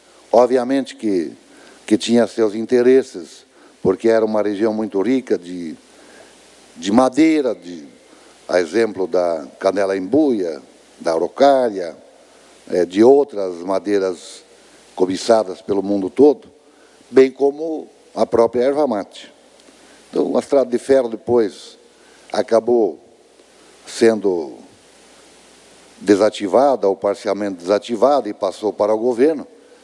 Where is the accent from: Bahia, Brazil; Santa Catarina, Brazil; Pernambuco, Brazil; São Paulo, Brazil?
Santa Catarina, Brazil; até é lamentável que todos nós, como catarinenses, não tenhamos o conhecimento profundo dessa história